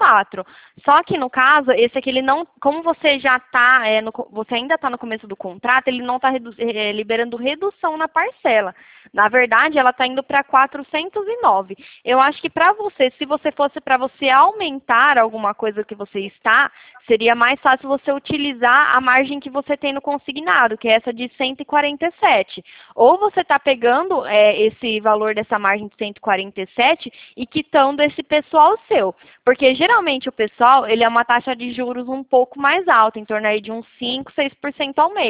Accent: Bauru, São Paulo, Brazil; Eu sou aqui de Bauru, né?

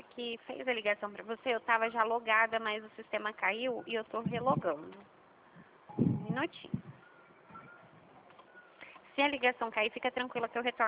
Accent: São Paulo, Brazil; E o meu DDD é 18 porque eu sou daqui de São Paulo, eu não sou daí do Rio

